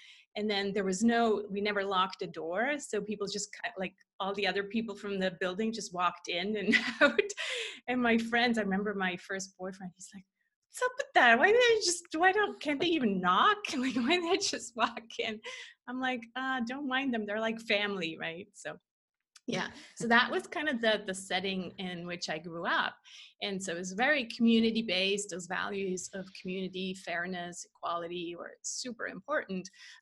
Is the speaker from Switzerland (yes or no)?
yes; German-speaking Switzerland, Switzerland; first language German; English is a second language; And my mother tongue is actually German. So I grew up in the Swiss German part of Switzerland.